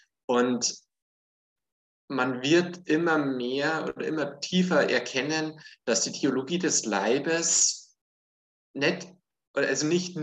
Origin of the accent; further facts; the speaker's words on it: Bavaria, Germany; now in Austria; Ich komme gebürtig aus Oberbayern, also irgendwo östlich von München, und bin seit 10 Jahren in Österreich, in Niederösterreich.